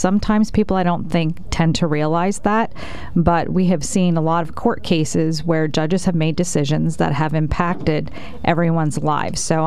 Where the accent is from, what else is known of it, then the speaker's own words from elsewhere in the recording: Freeland, Pennsylvania, United States; So I was born and raised in Freeland, went to MMI Preparatory School.